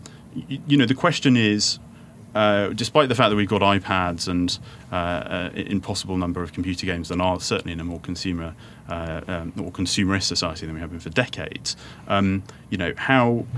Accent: Yorkshire and the Humber, United Kingdom; I'm from Yorkshire

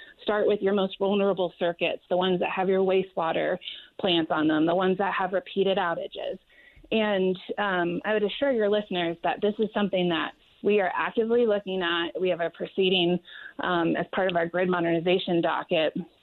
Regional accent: Virginia, United States; Where my home state of Virginia did that.

